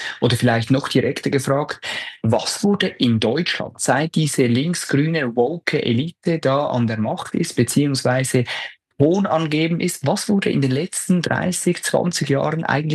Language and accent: German; Switzerland; Ich kann es so als Schweizer sagen, wir sind da wahrscheinlich nicht wahnsinnig viel besser aufgestellt